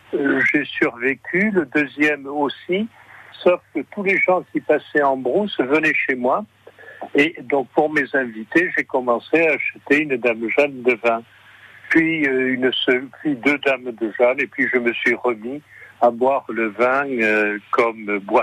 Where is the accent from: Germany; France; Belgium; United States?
France; Clermont-l'Hérault, Occitanie; born there; Vous savez, je suis né à Clermont-l'Hérault, donc je suis né un peu dans le vin déjà.